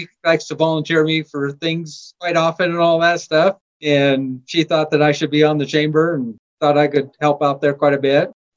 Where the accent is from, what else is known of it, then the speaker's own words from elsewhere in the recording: Wiggins, Colorado, United States; I moved down here from the Wiggins, which is up around the Fort Morgan area, clear back in 1987.